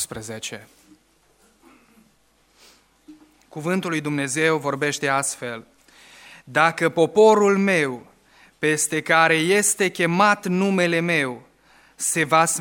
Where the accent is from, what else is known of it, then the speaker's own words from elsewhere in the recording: Romania; Noi trăim în țara aceasta și suntem români și vrem să fim buni români.